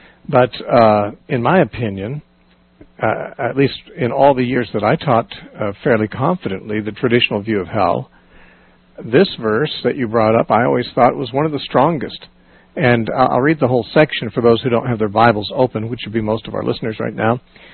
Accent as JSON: {"language": "English", "town": "Temecula", "region": "California", "country": "United States", "tie": "born or raised there", "said": "we have a meeting in Temecula, my hometown."}